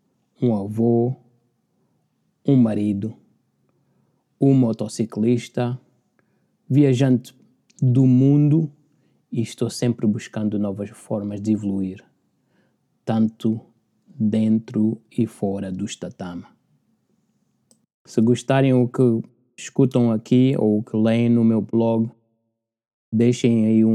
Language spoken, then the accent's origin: Portuguese; Portugal; first language Portuguese; also born or lived in Angola; O português sendo a minha língua nativa, como dá para notar. Eu nasci em Angola, mas cresci em Portugal.